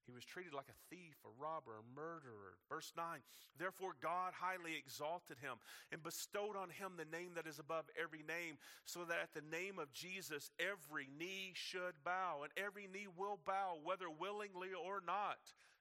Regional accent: Watertown, United States; born there; I was born in a modern day Bethlehem. I was born in Watertown. Some of y'all are giggling already because you know what I'm talking about. Nothing wrong with Watertown, but that's where I was born.

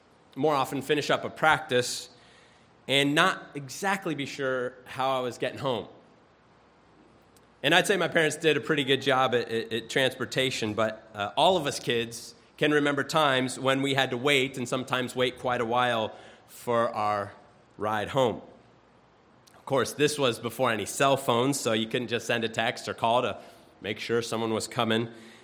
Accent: Phoenix, Arizona, United States; different fields that were scattered far and wide across the sprawling metropolis of Phoenix, Arizona, my hometown.

